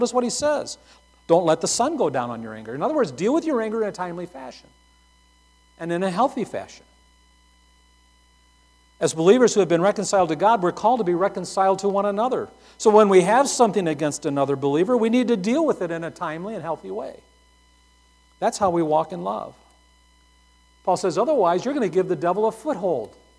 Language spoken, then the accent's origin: English; United States; now in Tanzania; at the end of the day, I'm still an American.